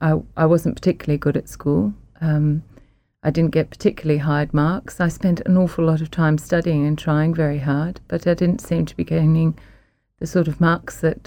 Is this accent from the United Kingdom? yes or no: yes; England, United Kingdom; I was born in England and I went to primary school in England.